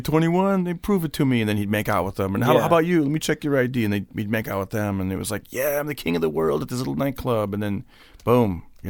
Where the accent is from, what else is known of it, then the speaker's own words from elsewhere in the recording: Fresno, California, United States; because I grew up in Fresno, I started in, you know, in San Francisco doing my comedy